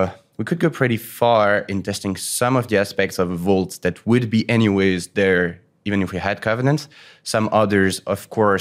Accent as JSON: {"language": "English", "country": "France", "tie": "born or raised there", "second_language": "English", "said": "So I started by founding a development company and a retail shop in my hometown in France."}